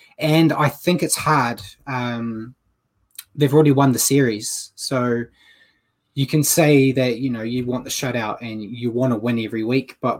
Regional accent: New Zealand; especially as a New Zealander who has a team, much like yourself.

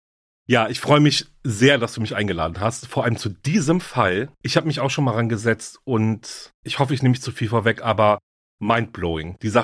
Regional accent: Berlin, Germany; Berlin, meine Heimatstadt

